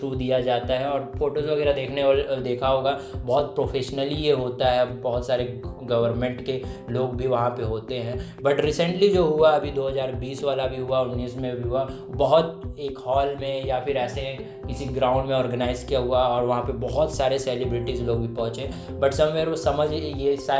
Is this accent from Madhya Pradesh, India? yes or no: no; Chhattisgarh, India; मैं छत्तीसगढ़ से हूँ